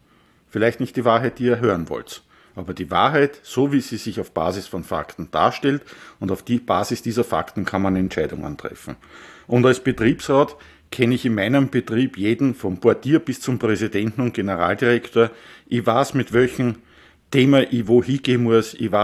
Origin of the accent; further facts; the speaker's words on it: Vienna, Austria; Als Wiener ist man Vienna-Anhänger und weder Austria noch Rapid